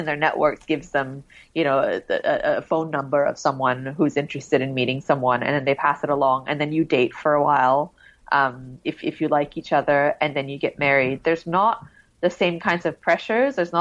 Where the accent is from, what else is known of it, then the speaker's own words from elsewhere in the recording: Singapore; I think when I was growing up in Singapore, because we moved internationally so much and then we would come back here, I just didn't really feel like I belonged very much.